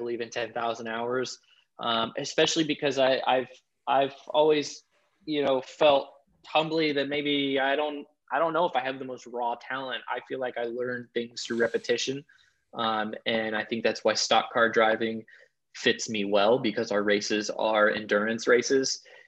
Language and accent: English; Cedar Rapids, Iowa, United States; You know, I do come from a small, you know, I come from Cedar Rapids, Iowa. I wouldn't say it's a small town.